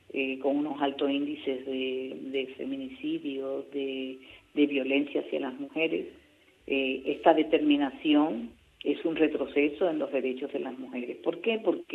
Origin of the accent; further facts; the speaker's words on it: Colombia; 4 de las compañeras que conformamos la organización, somos colombianas. Entonces, venimos de Colombia ya con un trabajo.